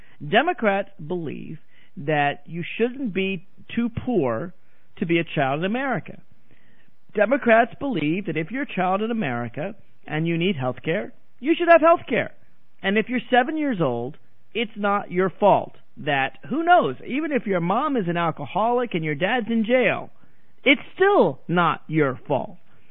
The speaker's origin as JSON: {"language": "English", "town": "Nashville", "region": "Tennessee", "country": "United States", "tie": "born or raised there", "said": "I grew up in Nashville, Tennessee"}